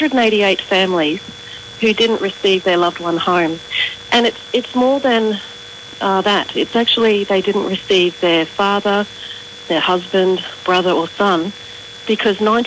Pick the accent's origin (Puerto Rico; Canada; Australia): Australia; We need to, as Australian business owners, we need to protect our people.